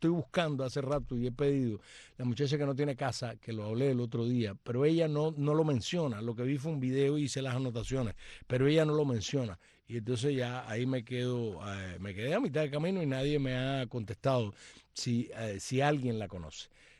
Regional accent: Cuba; yo soy una cubana para el bien y no para el mal

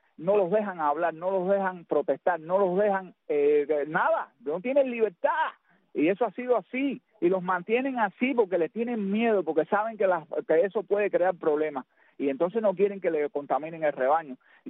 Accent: Cuba; Mira, Tony, con respecto a eso, aquí en mi pueblo no hubo mucho movimiento de eso

